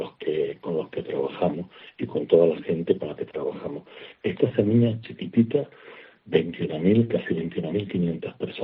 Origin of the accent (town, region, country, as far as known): Canary Islands, Spain; born there